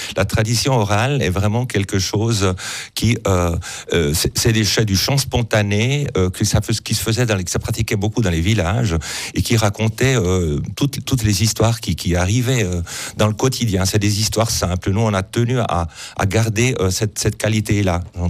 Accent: Ticino, Switzerland; Pas chez nous au Tessin.

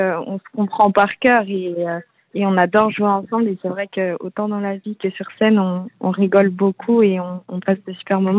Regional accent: Annecy, Auvergne-Rhône-Alpes, France; parce qu'on en entend parler depuis qu'on est petite, parce qu'on vient de pas loin finalement, on vient d'Annecy

